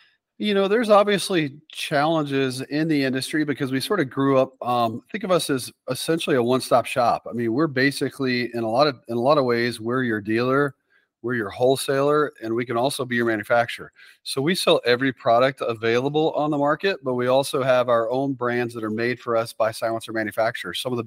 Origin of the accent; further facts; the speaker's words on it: the South, United States; now in Dakotas, United States; I grew up in the South. So when I moved up here to the Dakotas where my wife's from